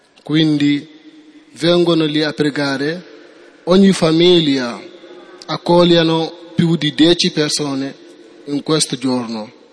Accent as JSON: {"language": "Italian", "country": "Senegal", "lives_now": "Italy", "said": "dal Senegal. Ho 21 anni. Facevo la scuola, studiavo nella scuola fino a 18 anni."}